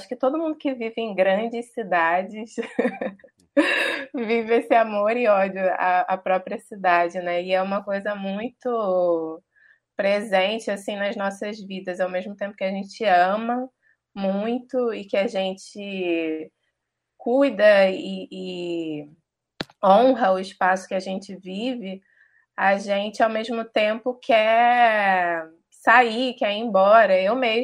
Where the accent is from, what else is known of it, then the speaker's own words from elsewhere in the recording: Maricá, Rio de Janeiro, Brazil; now in Rio de Janeiro, Brazil; Eu cresci numa cidade pequena, em Maricá, que é aqui na região metropolitana. E aí, eu vim para o Rio com 19 anos, quando vim fazer a faculdade. Então, eu estou com 31, eu estou há 12 anos aqui.